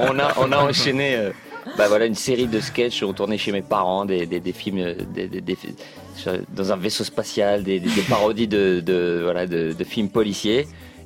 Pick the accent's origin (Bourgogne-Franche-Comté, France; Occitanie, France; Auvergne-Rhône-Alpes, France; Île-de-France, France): Île-de-France, France; Dans les Yvelines. Voilà, on a grandi dans les Yvelines.